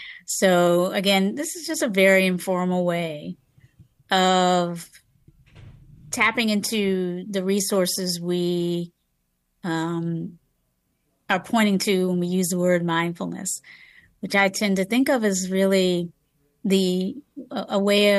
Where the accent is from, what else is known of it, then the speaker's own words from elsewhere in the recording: the South, United States; now in San Francisco, United States; I live in San Francisco. I travel a lot. I'm originally from the South.